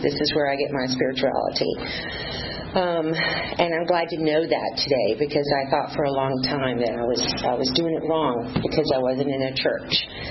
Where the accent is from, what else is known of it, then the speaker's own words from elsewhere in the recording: Texas, United States; I was born in Texas. I am a proud Texan.